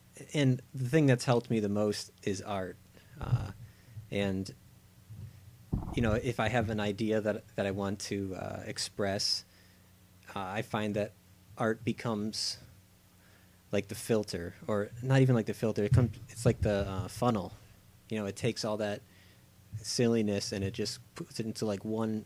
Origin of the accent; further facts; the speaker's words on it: Ohio, United States; now in Florida, United States; I grew up in Ohio, and I moved to Florida.